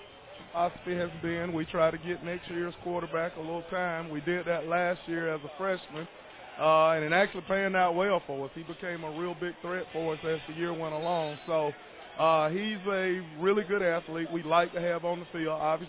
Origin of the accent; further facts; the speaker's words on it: Georgia, United States; I grew up in Southwest Georgia, played back at Mitchell Baker back in the 80s